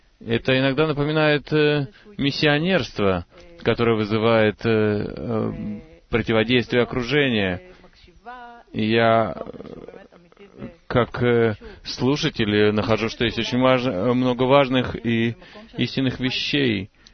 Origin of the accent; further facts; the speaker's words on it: Be'er Ya'akov, Central District, Israel; Я из Бер-Якова.